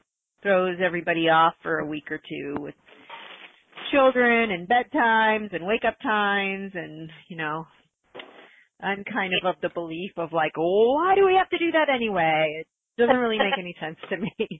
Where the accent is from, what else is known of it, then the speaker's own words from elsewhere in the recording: Wayland, Massachusetts, United States; Oh, from Melrose? I grew up in Wayland.